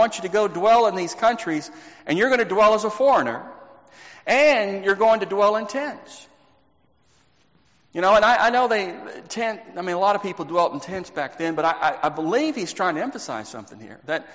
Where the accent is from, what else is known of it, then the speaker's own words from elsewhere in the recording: Texas, United States; Now, I remember growing up in Texas that I was a young person, but I remember seeing this, that in the early 80s, it was a hard time economically